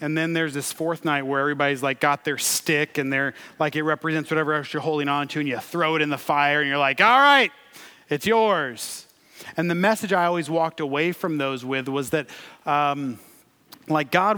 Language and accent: English; Michigan, United States; now in Texas, United States; My mom played an organ in our Independent Baptist Church in Michigan. Yes, I'm from Michigan. I'm a Yankee. I'm sorry. I married a Texan, though.